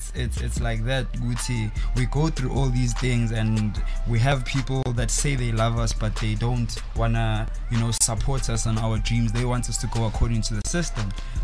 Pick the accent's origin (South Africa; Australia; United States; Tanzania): South Africa; Roodepoort, Gauteng; Roodepoort. West Rand.